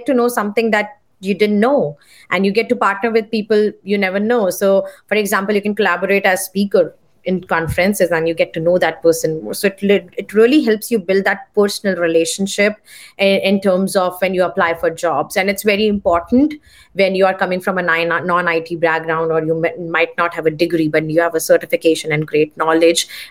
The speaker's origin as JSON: {"language": "English", "country": "India", "said": "because I come from India, I know how many people they enroll for master programs."}